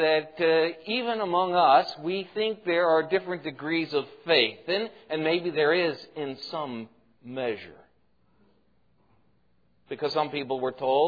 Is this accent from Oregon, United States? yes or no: yes; Portland, Oregon, United States; also born or lived in Billings, Montana; probably did not grow up the way I grew up in Portland, Oregon. In fact, we started out in Billings, Montana, and we moved to Portland